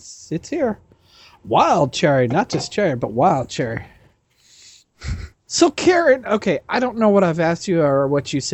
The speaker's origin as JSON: {"language": "English", "region": "Nebraska", "country": "United States", "said": "from Nebraska."}